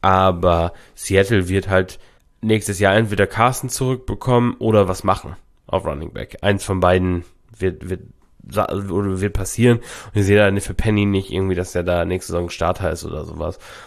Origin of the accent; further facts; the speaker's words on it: Lower Saxony, Germany; Ich komme aus Friesland